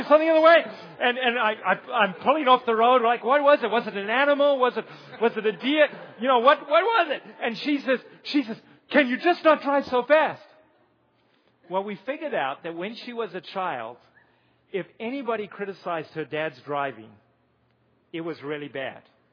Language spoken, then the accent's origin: English; Zimbabwe; I grew up in Zimbabwe. We had two servants.